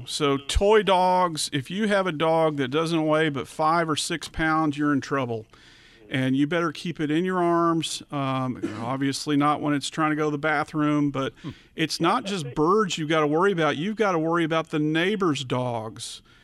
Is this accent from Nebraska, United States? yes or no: no; Texas, United States; when I grew up in the Metroplex, the neighbor across the street had some